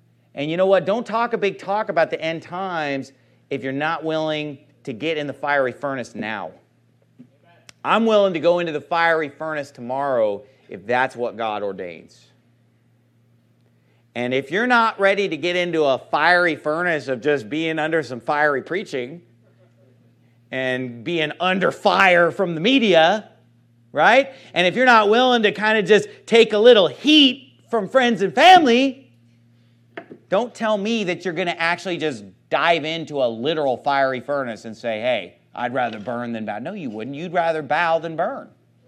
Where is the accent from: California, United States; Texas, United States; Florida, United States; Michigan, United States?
California, United States; Sacramento; My hometown, I love Sacramento